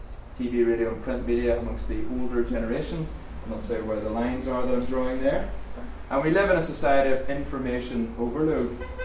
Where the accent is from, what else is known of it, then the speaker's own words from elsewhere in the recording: Northern Ireland, United Kingdom; accent: Northern Irish; It's not my first language either, English, as you can tell. Northern Irish is, just for the joke there.